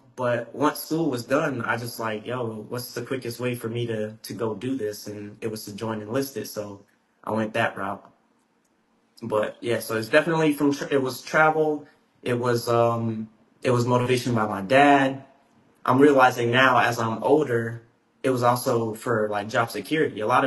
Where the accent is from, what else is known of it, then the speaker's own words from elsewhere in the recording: South Carolina, United States; I'm like, bro, I was born in North Carolina, raised in South Carolina, joined the military.